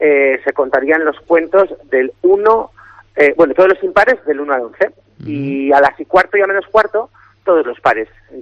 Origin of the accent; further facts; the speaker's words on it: Cantabria, Spain; y bueno, pues oye, al final somos de Cantabria, ¿no?